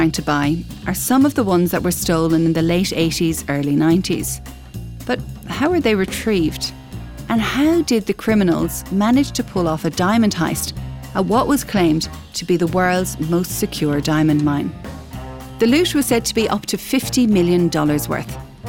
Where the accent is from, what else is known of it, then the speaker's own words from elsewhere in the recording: Perth, Western Australia, Australia; my hometown of Perth in Western Australia.